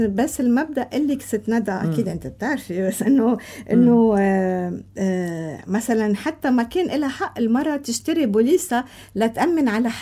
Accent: Syria; أكيد أنا سوري

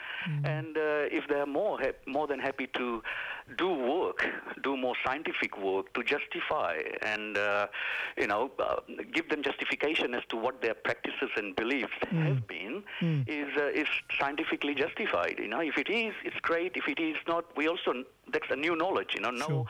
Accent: Fiji; moved away as an adult; I originate from the Fiji Islands. I was born and bred in Fiji Islands, and I came here about 20 odd years ago.

